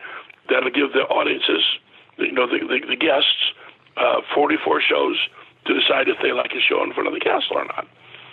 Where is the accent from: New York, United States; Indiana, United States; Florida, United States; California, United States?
California, United States; Oakland; I grew up in Oakland, California, which is not a theater mecca.